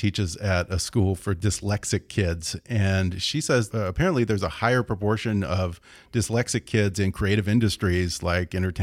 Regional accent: Texas, United States; You and I probably grew up in Texas around about the same time.

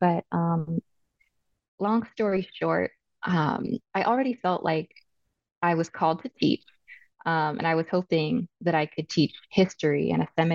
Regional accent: Berkeley, California, United States; also born or lived in Sonoma County / Oakland / Montreal / Seattle; I was born in Sonoma County, California, wine country, and spent most of my childhood in Berkeley and Oakland near San Francisco.

